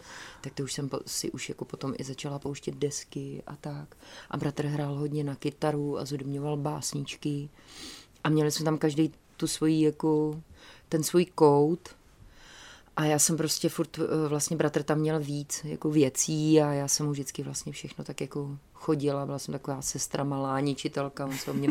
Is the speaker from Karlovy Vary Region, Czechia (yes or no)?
yes; Karlovy Vary, Karlovy Vary Region, Czechia; my jsme z Karlových Varů a měli jsme takový krásný byt, trojpokojovej